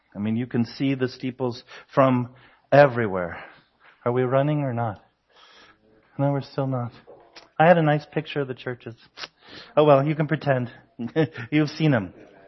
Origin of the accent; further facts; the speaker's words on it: Colorado, United States; Some of you know that we're from Colorado, and falls are beautiful in Colorado.